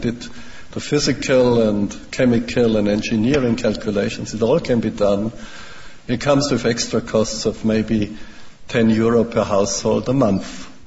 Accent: Germany; English is a second language; Finally, because I'm coming from Germany now. Now in Germany, something very strange happened.

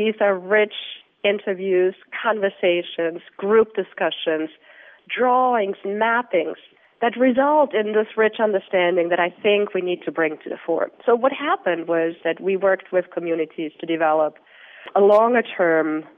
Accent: Austria; English is a second language; moved away as an adult; you can hear from my accent, I'm neither American nor Australian. I'm from Austria originally.

